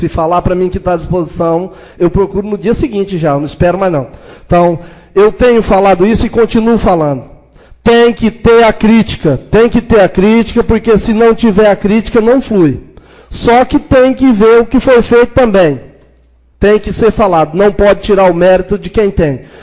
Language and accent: Portuguese; Ceará, Brazil; Eu saí daqui e fui para minha terra natal, Ceará, na minha cidade.